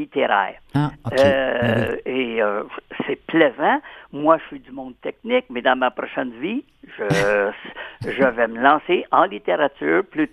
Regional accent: Quebec, Canada; Pourtant, je suis Québécois, puis je donne toujours préférence à des livres québécois.

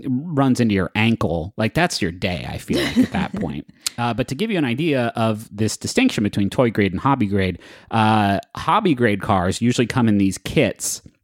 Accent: Appalachia, United States; I'm from Appalachia. Like, we drank RC Cola there in large amounts.

